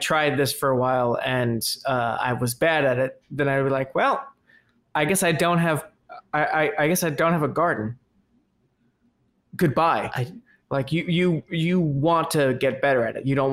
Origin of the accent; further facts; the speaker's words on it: Hazlet, New Jersey, United States; so my house growing up in Hazlitt, New Jersey, downstairs where we had the TV room and the sump pump